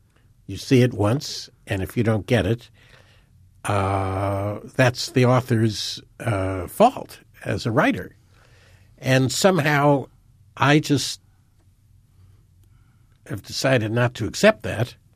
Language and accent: English; United States; But I am an American, and so it's ingrained in me to be a bit apologetic